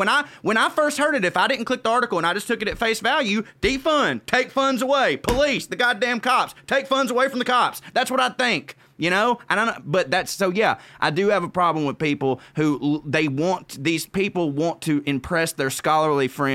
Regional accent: Southern United States, United States; accent: Southern; because, woe is me, little Southern white man or whatever. But like anytime, you know, when people hear my accent, they're like, oh, this guy is this, you know?

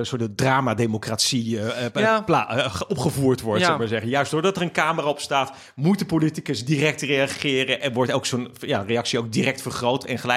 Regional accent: Capelle aan de IJssel, South Holland, Netherlands; Ik ben opgegroeid in Capelle aan de IJssel. Veel in die soort die randen van Rotterdam.

